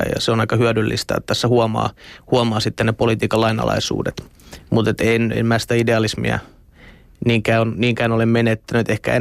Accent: Lohja, Uusimaa, Finland; also born or lived in Lappeenranta; sieltä ollaan kotoisin ja Lappeenrannassa tuli käytyä opiskelut ja sen jälkeen veri veti takaisin kotikonnuille ja tuli sitten palattua Lohjalle ja nyt tässä sitten pendelöidään Lohjan ja Helsingin väliä

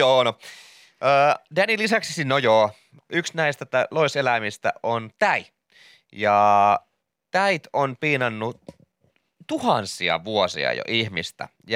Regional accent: Kirkkonummi, Uusimaa, Finland; Hei, mä olen Kirkkonummelta

